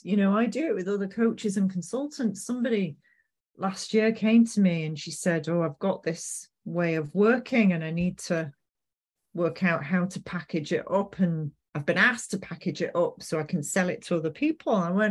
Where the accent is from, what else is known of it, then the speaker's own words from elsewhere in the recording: Manchester, North West England, United Kingdom; Yeah, we're Mancunian. We say it how it is.